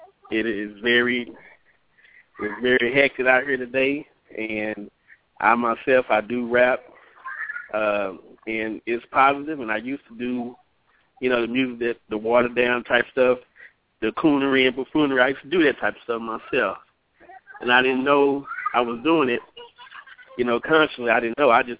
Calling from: Texas, United States; from Texas.

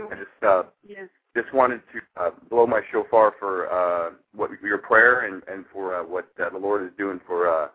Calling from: Elk Grove, California, United States; I live in Elk Grove, just south of Sacramento.

